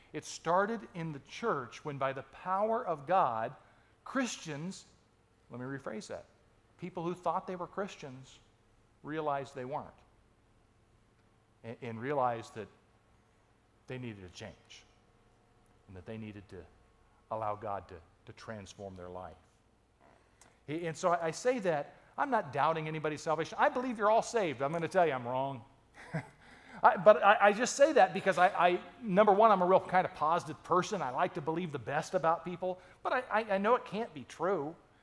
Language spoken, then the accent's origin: English; United States; That was the 1960s, at least where I grew up in America. You know, and lived in a small town. Life revolved around the Marine base.